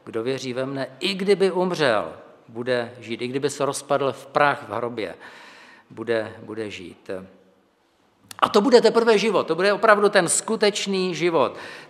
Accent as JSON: {"language": "Czech", "town": "Brno", "region": "South Moravian Region", "country": "Czechia", "tie": "born or raised there", "said": "Víte, že pocházím z Brna"}